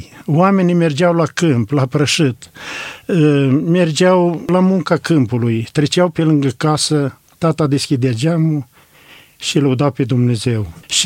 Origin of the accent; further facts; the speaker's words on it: Ipotești, Botoșani County, Romania; born there; 1941, pe data de 16 aprilie, m-am născut în Ipotești, în familia … și Veronica, mama.